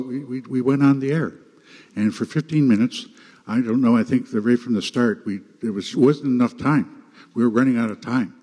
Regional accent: Ontario, Canada; I'm a member of the Kildare clan, part of the Sandpiper family, and I come from the Grand River Six Nations territory.

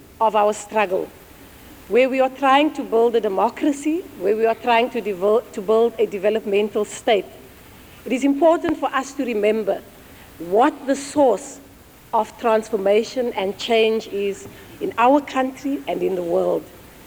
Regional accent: South Africa; It's a slogan which has sustained us as South African people, as South African women, through the many difficult years of our struggle.

